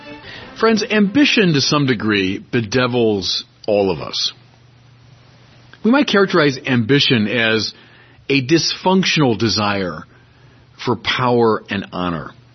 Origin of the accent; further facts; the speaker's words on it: Chicago, Illinois, United States; I'm a Chicagoan. That's a good Chicago sort of adage